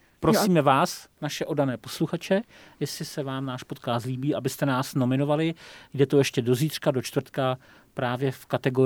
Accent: South Bohemian Region, Czechia; já jako Jihočech musím říct, že u nás byl velký slib

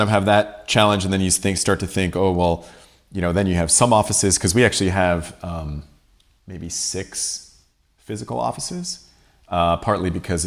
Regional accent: Toronto, Ontario, Canada; I grew up in Toronto.

